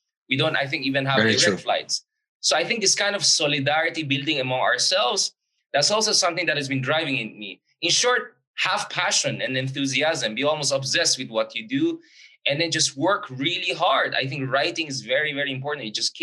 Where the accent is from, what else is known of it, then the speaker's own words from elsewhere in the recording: Philippines; it's easier for me to relate to Mexicans than Malaysians, you know, as a Filipino.